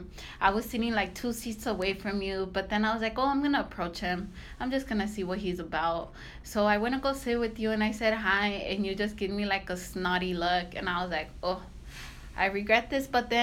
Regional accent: Phoenix, Arizona, United States; born there; I was born in Phoenix, Arizona, May 22nd, 1996.

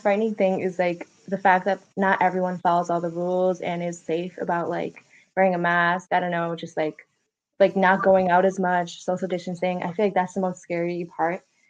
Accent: India; Oh, so for me and my family, like we're from India, obviously.

